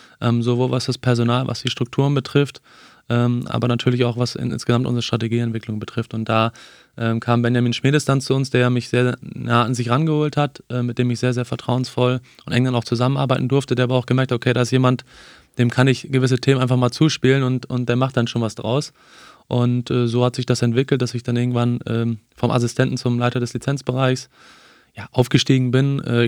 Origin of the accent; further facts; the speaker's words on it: Bad Iburg, Lower Saxony, Germany; ich komme aus dem Südkreis, aus Bad Iburg, da wohne ich auch heute noch.